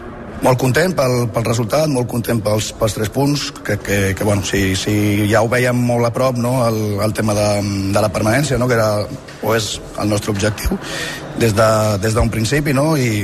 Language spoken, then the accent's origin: Catalan; Mataró, Catalonia, Spain; Jo, bueno, soc de Mataró i vaig començar amb 12 anys, 11 o 12 anys a jugar federat